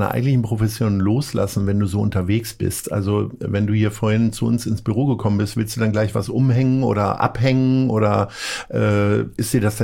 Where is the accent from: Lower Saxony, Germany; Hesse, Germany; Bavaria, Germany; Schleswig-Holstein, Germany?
Lower Saxony, Germany; Hanover; ich komme aus Hannover und für mich ist eine Markthalle zu haben total normal.